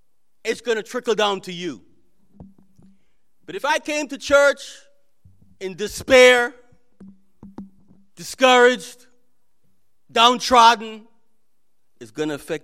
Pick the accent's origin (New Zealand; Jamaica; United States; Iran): Jamaica; That's what I say in Jamaica. That man wicked. I grew up in Jamaica